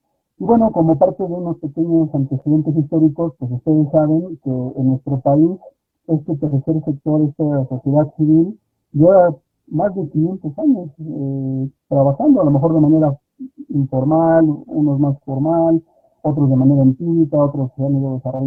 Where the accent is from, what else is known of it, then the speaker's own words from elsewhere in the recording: Hidalgo, Mexico; pero somos de acá del Estado de Hidalgo.